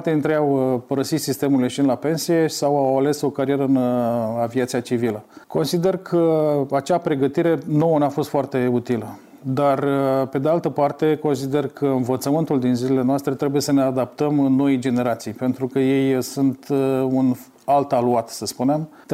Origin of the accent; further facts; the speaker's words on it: Iași, Iași County, Romania; Deși eram din Iași, da.